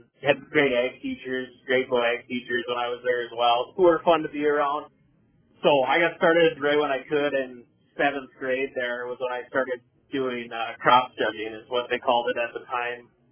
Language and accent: English; Davenport, North Dakota, United States; I'm from Davenport, North Dakota. I went to high school in Kinder, North Dakota